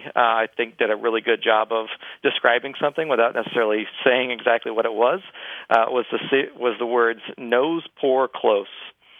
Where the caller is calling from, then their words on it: Dallas, Texas, United States; I'm calling from Dallas.